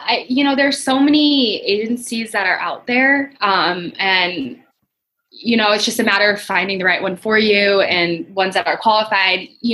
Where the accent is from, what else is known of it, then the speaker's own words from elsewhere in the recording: Colorado, United States; Clutch is based in Washington, D.C., but I'm originally from Colorado.